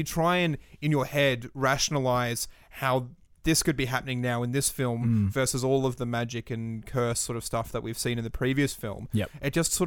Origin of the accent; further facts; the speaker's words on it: Australia; I am Australian, but somehow playing an English person.